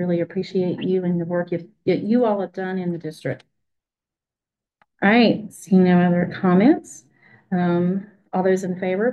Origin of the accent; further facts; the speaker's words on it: the South, United States; accent: Southern; Maybe it was my Southern accent.